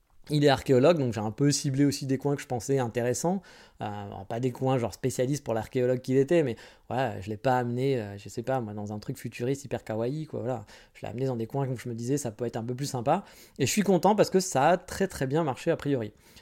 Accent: France; je suis français

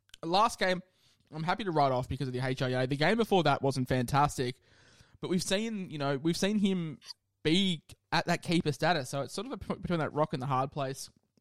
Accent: Queensland, Australia; as a Queenslander

